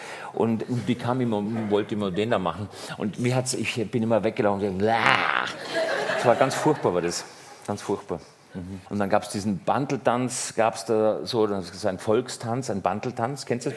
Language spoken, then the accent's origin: German; Styria, Austria; Also, ich bin Österreicher, hauptsächlich paniert.